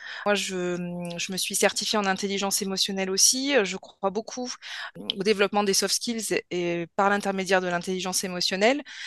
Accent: Southern France, France; moved away as an adult; also born or lived in Paris / Southeast Asia; now in Lyon, France; Je suis à la base originaire du sud de la France. J'ai vécu quelques années à Paris. Je suis partie en Asie du Sud-Est et je suis revenue sur Lyon finalement. Donc voilà, ça fait une dizaine d'années que je suis sur Lyon.

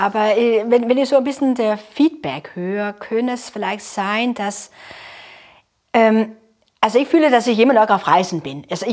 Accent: North Denmark Region, Denmark; meine Heimat natürlich, das ist ja super, ja, der Jammerbucht, wo ich herkomme, kurz bevor Norwegen anfängt.

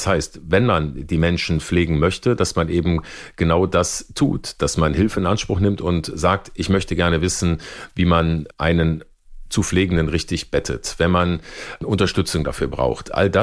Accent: North Rhine-Westphalia, Germany; hier am Niederrhein, wo ich groß geworden bin und lebe

